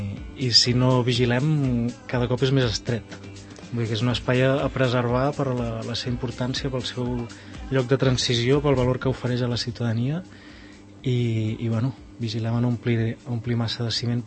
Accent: Catalonia, Spain; tant el Marc com jo som de Collserola

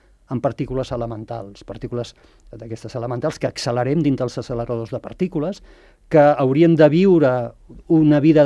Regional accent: Tarragona, Catalonia, Spain; born there; now in Sant Cugat del Vallès, Spain; jo sóc nascut a Tarragona, però vaig venir a viure a Sant Cugat fa 26 anys

